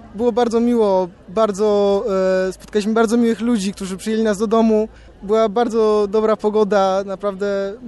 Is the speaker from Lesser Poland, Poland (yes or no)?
no; Kępno, Greater Poland Voivodeship, Poland; Ja jestem z Kępna.